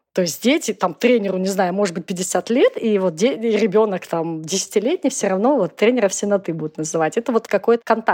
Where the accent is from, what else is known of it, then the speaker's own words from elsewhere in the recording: Vladivostok, Primorsky Krai, Russia; moved away as an adult; also born or lived in Sakhalin; я родилась на Дальнем Востоке, я жила в Владивостоке, потом мы переехали по работе тоже на Сахалин, жила на Сахалине.